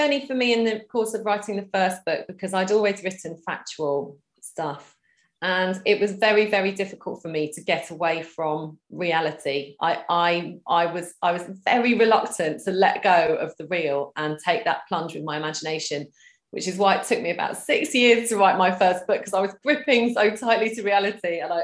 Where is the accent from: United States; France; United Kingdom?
United Kingdom; London; moved away as an adult; now in Brighton, United Kingdom; I came from London. I left London about 6 or 7 years ago now.